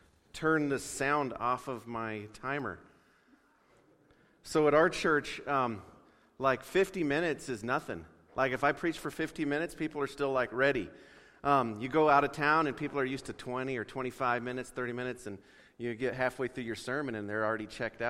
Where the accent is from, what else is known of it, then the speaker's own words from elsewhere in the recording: Wyoming, United States; moved away as an adult; also born or lived in Missouri; I grew up in Wyoming, ended up moving to Missouri, you know, in my early 20s